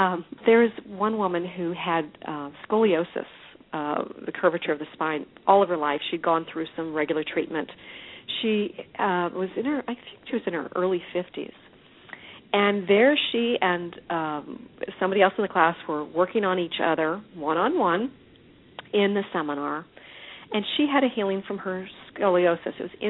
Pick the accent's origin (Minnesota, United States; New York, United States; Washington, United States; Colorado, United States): Washington, United States; Seattle; in Seattle, which is my hometown, which is nice.